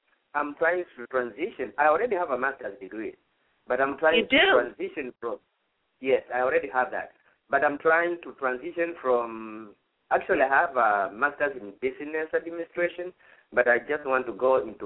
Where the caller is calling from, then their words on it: Atlanta, Georgia, United States; Atlanta, Georgia.